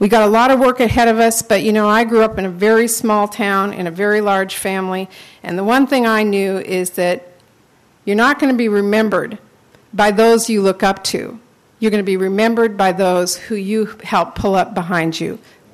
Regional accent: Washington, United States; In my home state, King County, one of our largest, our largest county

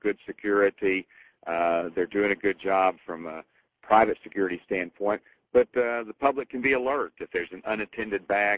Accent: Arkansas, United States; I come from Arkansas

